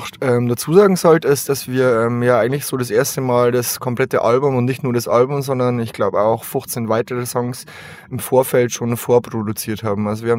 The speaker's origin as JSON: {"language": "German", "region": "Bavaria", "country": "Germany", "tie": "born or raised there", "said": "Also mittlerweile wohnen wir, also der Großteil wohnt einfach in Regensburg, wo das nicht mehr so ist wie in einer Kleinstadt in Bayern. Aber wir sind halt alle in der Kleinstadt aufgewachsen"}